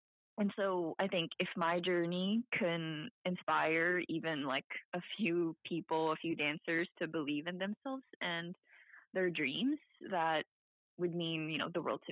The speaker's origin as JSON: {"language": "English", "country": "Philippines", "tie": "born or raised there", "said": "Especially in my hometown, Philippines, you know, to see that you can be whoever you want to be"}